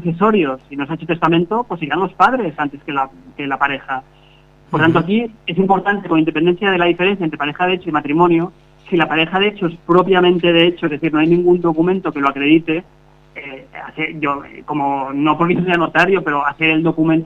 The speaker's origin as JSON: {"language": "Spanish", "region": "Balearic Islands", "country": "Spain", "said": "Yo estuve en Constantí, pegado a Tarragona. Sí. Y aquí yo soy de Mallorca, pues siempre he estado en esta zona."}